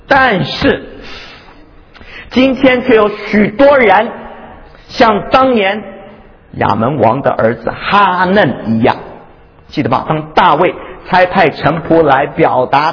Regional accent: China; 我们中国人说为朋友怎么样，两肋插刀啊

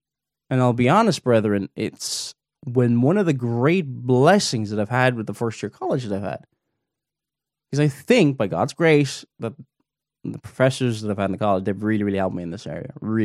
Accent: Ireland; I'm from the Republic of Ireland

